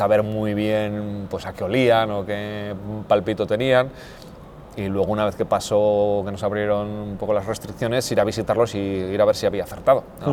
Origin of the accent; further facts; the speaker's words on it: Asturias, Spain; cuando voy a mi tierra natal, a Asturias, y voy cerca de mi pueblo